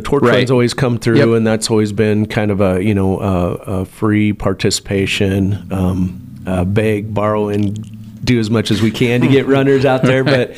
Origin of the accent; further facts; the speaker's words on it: North Platte, Nebraska, United States; North Platte's my hometown, so I've known Jeff for a long time.